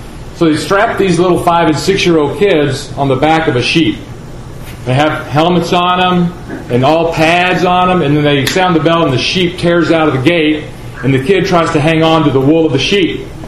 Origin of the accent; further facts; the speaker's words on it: Houston, Texas, United States; As you know, we're from Houston, Texas. You and I, we're from Houston, Texas